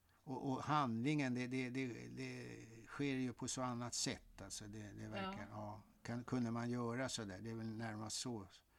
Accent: Stockholm, Stockholm County, Sweden; Så att det är på Kungsholmen då, där jag växte upp

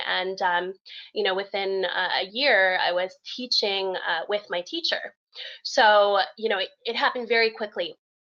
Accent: Canada; also born or lived in Iraq; We came to Canada from Iraq when I was a couple years old. And so I grew up Canadian without so much of my Arabic heritage being

